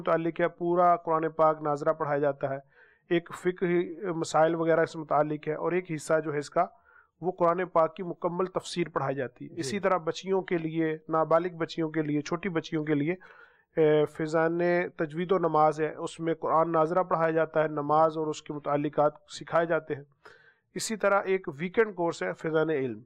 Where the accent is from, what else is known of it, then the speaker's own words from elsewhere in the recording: Faisalabad, Punjab, Pakistan; ہم فیصل آباد سے ہیں